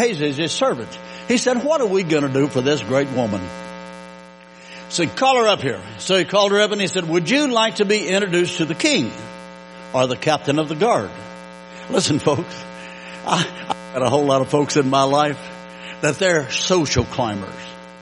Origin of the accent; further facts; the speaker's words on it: United States; I was raised in East Texas in New Mexico, and my dad, when I was 5 years old, built an adobe shack, 10 foot by 12 foot.